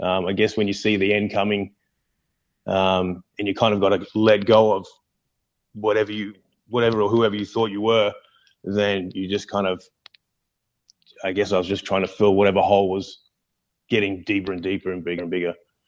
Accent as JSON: {"language": "English", "town": "Mackay", "region": "Queensland", "country": "Australia", "tie": "born or raised there", "said": "I grew up in Australia, a small country town called Mackay. Beautiful place. It's not unlike Florida, actually."}